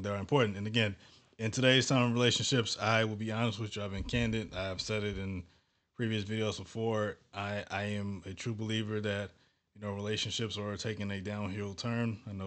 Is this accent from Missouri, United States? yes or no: yes; St. Louis, Missouri, United States; I'm from St. Louis, 30 years old.